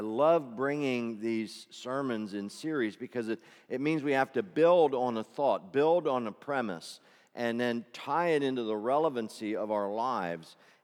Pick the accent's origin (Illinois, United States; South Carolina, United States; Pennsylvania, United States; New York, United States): Pennsylvania, United States; Glen Rock; Because I am … from Glen Rock, Pennsylvania, the son